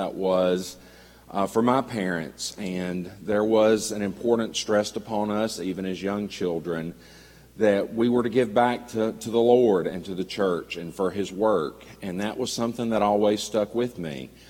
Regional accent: Nashville, Tennessee, United States; I grew up here in Nashville, but went to a church about 20 miles north in Madison, Tennessee.

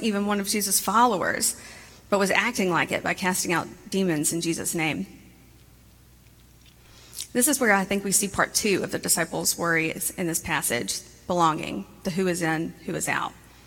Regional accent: Montgomery, Alabama, United States; born or raised there

